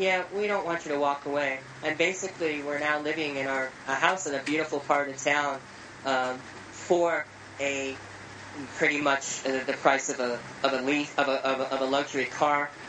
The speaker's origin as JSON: {"language": "English", "country": "United States", "also_born_or_lived": "Los Angeles", "said": "Look, I'm from New York and from L.A."}